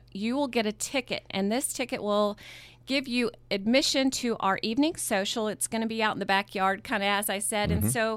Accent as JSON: {"language": "English", "town": "Midland", "region": "Texas", "country": "United States", "accent": "Texan twang", "said": "I'm from West Texas, Midland, Texas."}